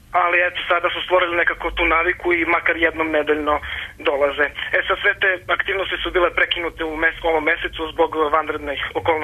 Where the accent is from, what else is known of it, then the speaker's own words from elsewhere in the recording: Donja Trnava, Nišava District, Serbia; Ja sam iz Donje Trnave, kod Niša.